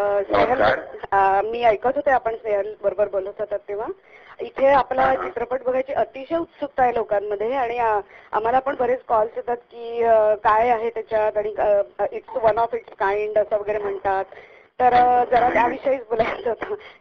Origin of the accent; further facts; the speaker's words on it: Vile Parle, Maharashtra, India; मी पण पार्ल्याचीच आहे